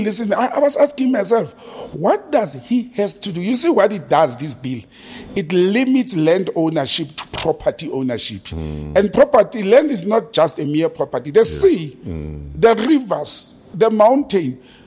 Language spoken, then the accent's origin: English; Gauteng, South Africa; I grew up in the West Rand, and there used to be school trips to go to the Cradle of Humankind.